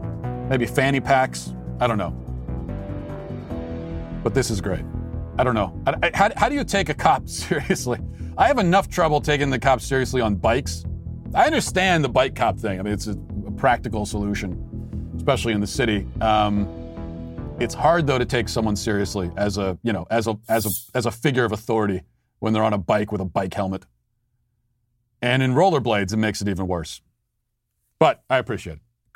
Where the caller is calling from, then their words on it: Namibia; I'm from Namibia, and here there's a lot of trophy hunting.